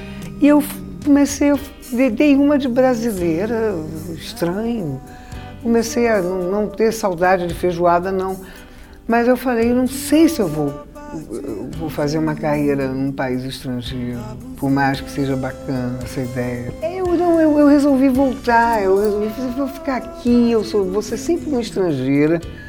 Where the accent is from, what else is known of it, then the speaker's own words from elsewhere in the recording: Brazil; Aí eu dizia, eu sou brasileira.